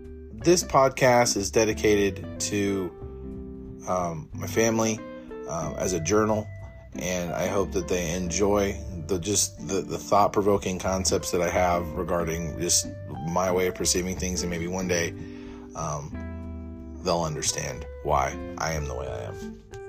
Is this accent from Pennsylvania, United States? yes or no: no; Arizona, United States; I grew up in Arizona, all right, in the beating sun of Arizona